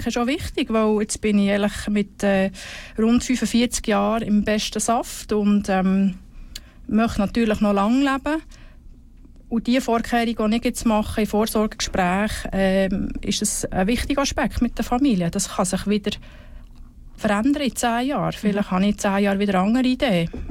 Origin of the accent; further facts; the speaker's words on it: Switzerland; bei uns in der Schweiz so, dass jede Gemeinde ihre eigenen Verordnungen und Richtlinien hat